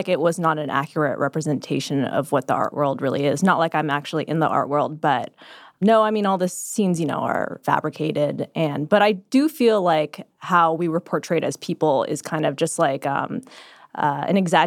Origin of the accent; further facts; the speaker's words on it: California, United States; I'm from Orange County ever since I was in high school.